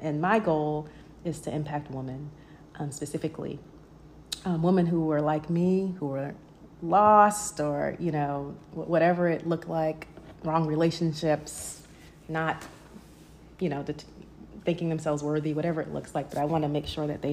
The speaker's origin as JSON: {"language": "English", "town": "Jersey City", "region": "New Jersey", "country": "United States", "tie": "born or raised there", "said": "so I grew up in Jersey City, New Jersey, and my backyard was literally, y'all, a graveyard."}